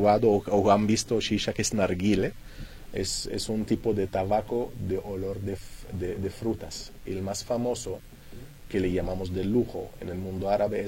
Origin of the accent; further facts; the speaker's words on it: Luxor, Luxor Governorate, Egypt; Spanish is a second language; Yo, por cierto, soy de Luxor, soy de la ciudad de Luxor.